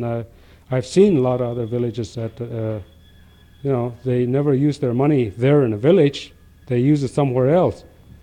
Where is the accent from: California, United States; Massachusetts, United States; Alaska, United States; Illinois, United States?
Alaska, United States; Chalkyitsik; now in Fort Yukon, United States; I live here in Fort Yukon for the past year, but I'm originally from Chalkeetsuk